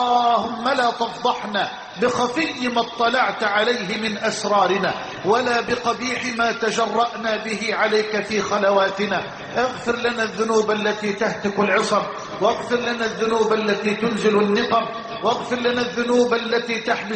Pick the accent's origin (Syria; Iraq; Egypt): Egypt